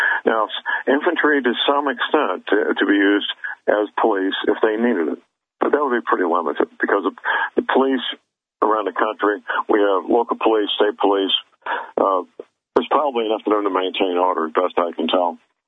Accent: St. Louis, Missouri, United States; My hometown, St. Louis, just came up this morning.

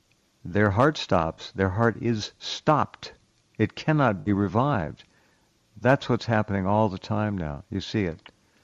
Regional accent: Illinois, United States; I'm from Illinois, and our family fell victim to the jab.

